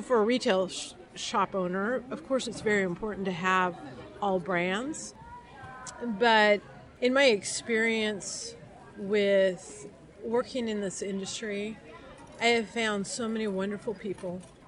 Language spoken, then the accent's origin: English; San Diego, California, United States; I'm with Satin Fine Foods, a.k.a. Satin Ice. I am from San Diego, California. However, I work for this New York-based USA company.